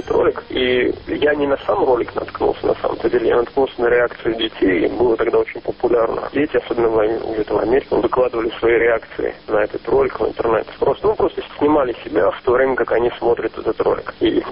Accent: Israel; я не оговаривал о том, что я из Израиля

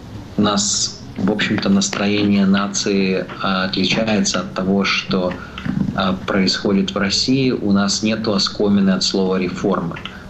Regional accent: Lviv, Lviv Oblast, Ukraine; born there; Я родился во Львове.

